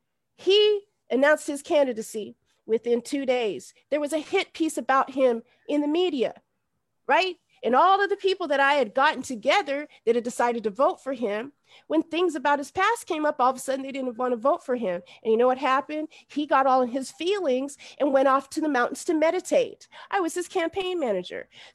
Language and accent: English; Great Falls, Montana, United States; Well, you know, I'm 52, and I grew up in Great Falls, Montana, around all white people.